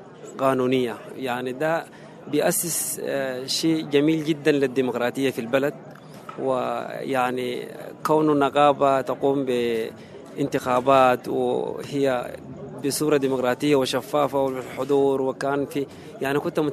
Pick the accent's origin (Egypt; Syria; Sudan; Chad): Sudan; أنا والله سعيد جدا إنه أنا أجي من السودان في ظل الظروف ده